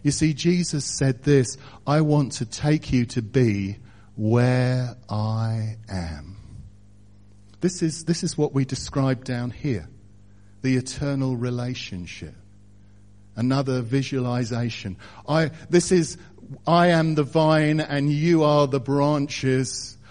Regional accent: Hersham, South East England, United Kingdom; born there; Now, I was born in Hersham behind what used to be the slaughterhouse.

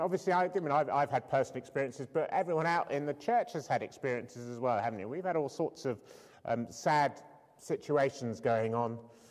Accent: United Kingdom; I think there are two difficulties in terms of us as both British people and Christians in terms of dealing with this subject.

